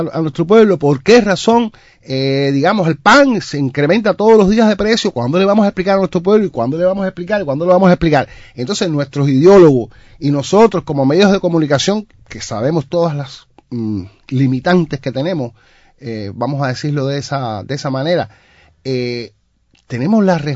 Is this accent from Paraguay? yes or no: no; Cuba; como buen cubano que somos